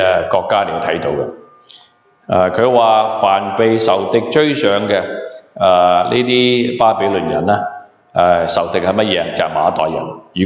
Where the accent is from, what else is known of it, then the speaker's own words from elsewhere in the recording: Hong Kong; now in Canada; 你看到我们中国人，其实我们在香港来的，有些人在别的地方来，来到这个北美的地方